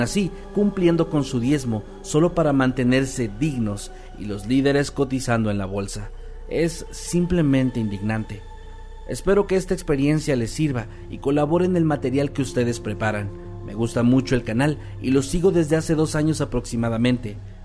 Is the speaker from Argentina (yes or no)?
yes; Argentina; soy de Argentina.